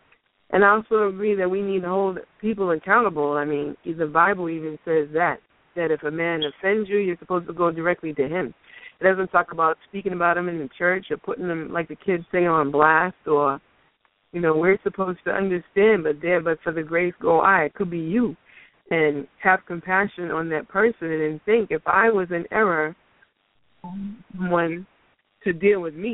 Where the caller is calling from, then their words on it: Boston, Massachusetts, United States; I'm calling from Boston.